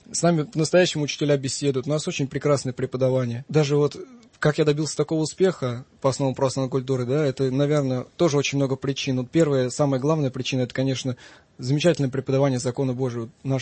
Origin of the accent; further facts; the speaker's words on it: Moscow, Russia; Я москвич с рождения... Но также у меня всегда была дача в Ивановской области, в Кенишемском районе.